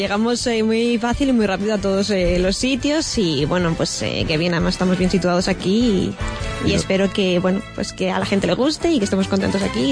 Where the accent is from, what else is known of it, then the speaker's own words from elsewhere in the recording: Valladolid, Castile and León, Spain; now in Palencia, Spain; yo vengo aquí de Valladolid, espero ubicarme aquí, efectivamente. Tengo familia aquí en Palencia, ellos me han acogido muy bien